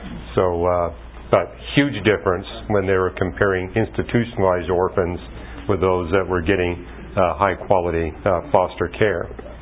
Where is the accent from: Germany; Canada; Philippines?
Canada; now in United States; When I was raised in Canada, every Canadian got an IQ test at age 8.